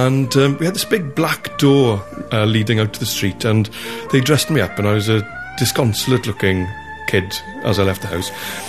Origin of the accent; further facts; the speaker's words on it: Pwll, Wales, United Kingdom; or 8 year old boy, growing up in a small former mining village called Pwll near Llanelli